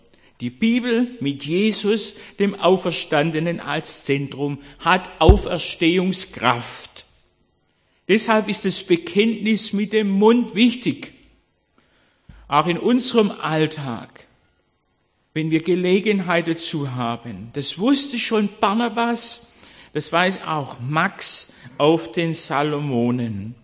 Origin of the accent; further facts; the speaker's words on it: Korntal, Baden-Württemberg, Germany; In meiner Heimatgemeinde Korntal, das war ja eine Neugründung Anfang des 19. Jahrhunderts, wo man die Menschen, die nach den Osten auswanderten, sammelte, fromme Leute